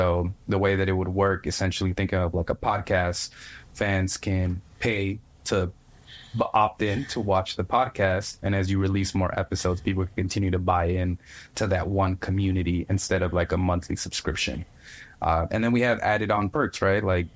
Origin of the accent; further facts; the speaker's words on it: Mexico; So I'm originally from Mexico.